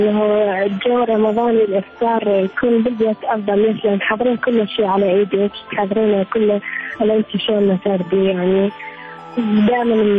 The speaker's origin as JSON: {"language": "Arabic", "town": "Najaf", "region": "Najaf Governorate", "country": "Iraq", "said": "من النجف، عمري 19 سنة"}